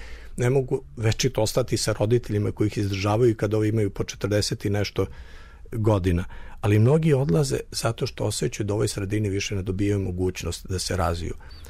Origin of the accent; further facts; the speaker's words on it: Serbia; Kod nas u Srbiji toga nema.